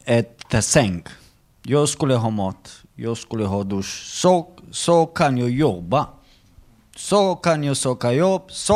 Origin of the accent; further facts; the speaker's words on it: Romania; Swedish is a second language; now in Sweden; Innan jag kom i Sverige, aldrig hörde om detta. Bara i Sverige. Och jag kom från Rumänien.